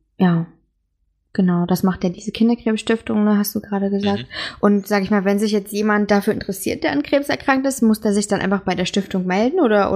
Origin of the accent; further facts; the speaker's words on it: Magdeburg, Saxony-Anhalt, Germany; ihr haltet in Magdeburg, meiner alten Heimatstadt.